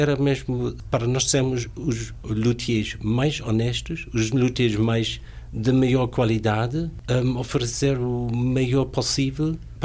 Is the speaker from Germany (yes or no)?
yes; Germany; Portuguese is a second language; moved away as an adult; Inglaterra, porque não foi possível na altura encontrar um sítio para aprender na Alemanha, que é o meu país de origem.